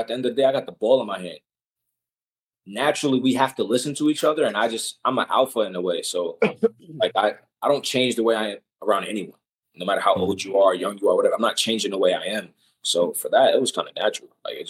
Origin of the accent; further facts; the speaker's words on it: Long Island, New York, United States; I'm a little biased. I'm from Long Island, so I'm going to say we have them.